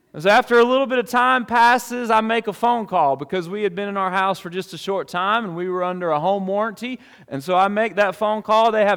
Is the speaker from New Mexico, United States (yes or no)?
no; Alabama, United States; I am from South Alabama